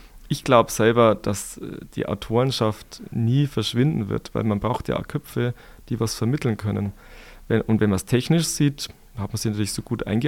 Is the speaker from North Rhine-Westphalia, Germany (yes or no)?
no; Bavaria, Germany; Ich komme aus Niederbayern, Landkreis Kelheim bin ich aufgewachsen.